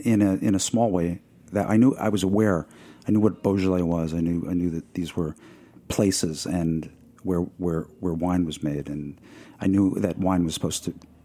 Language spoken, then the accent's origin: English; Merrick, New York, United States; growing up in Merrick, Long Island, where I did.